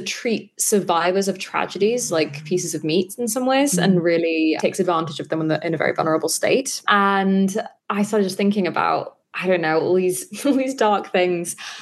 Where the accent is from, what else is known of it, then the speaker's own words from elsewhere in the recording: United Kingdom; moved away as an adult; now in New York, United States; I am a Brit who moved to New York when I was 22